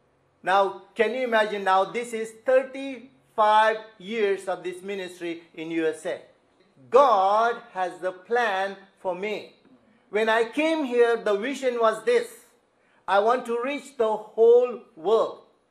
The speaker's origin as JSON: {"language": "English", "country": "India", "moved": "as an adult", "said": "I'm coming from India, it was a good deal, right?"}